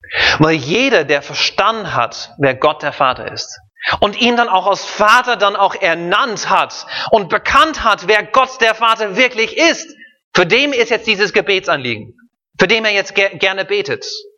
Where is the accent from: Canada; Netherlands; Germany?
Netherlands; Ich bin in Holland groß geworden